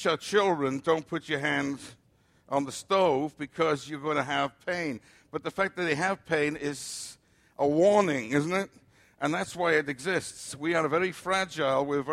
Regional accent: Cardiff, Wales, United Kingdom; But they did it in my hometown of Cardiff.

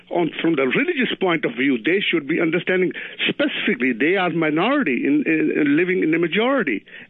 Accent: Pakistan; also born or lived in India; I'm an Indian-born Muslim and actually Pakistani. I migrated to Pakistan as a young kid.

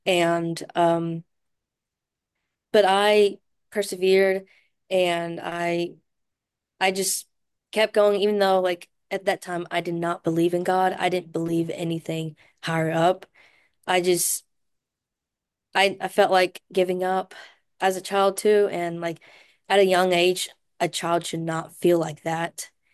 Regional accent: China; everything was just like so overwhelming for me because I came from China and just I wanted to be like a good child because I did not want to get sent back.

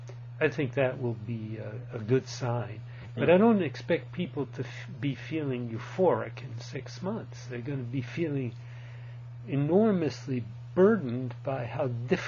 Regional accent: United States; Well, you know, I spent 10 years as an American diplomat in Italy.

